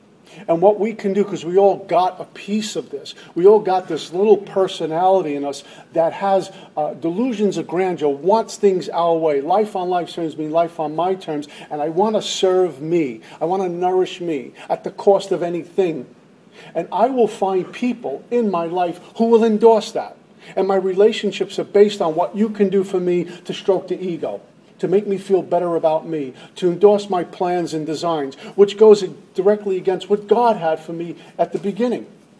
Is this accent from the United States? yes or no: yes; Brooklyn, New York, United States; I grew up in Brooklyn. I was used to the gangs. I was used to the tough guy.